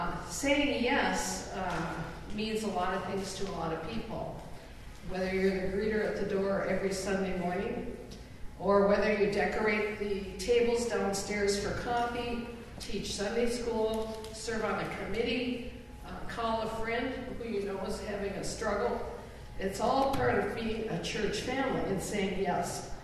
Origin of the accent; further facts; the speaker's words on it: Duluth, Minnesota, United States; I've been born and raised in Duluth all my life and was raised in the Lester Park United Methodist Church and was married there